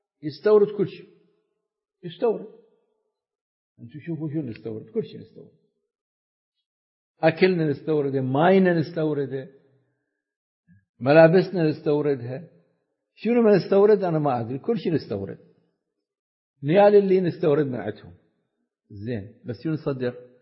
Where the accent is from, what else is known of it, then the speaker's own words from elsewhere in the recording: Iraq; إحنا أكبر عدد من المتقاعدين عندنا في العراق نسبة إلى شعبنا